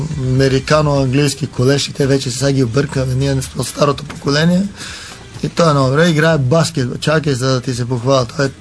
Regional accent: Bankya, Sofia City, Bulgaria; От едно село Банкя. Банкя.

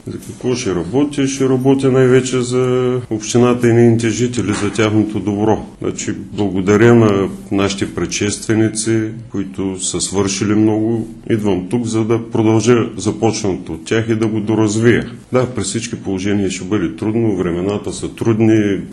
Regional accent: Haskovo, Haskovo Province, Bulgaria; Знаете, аз идвам от Хасково.

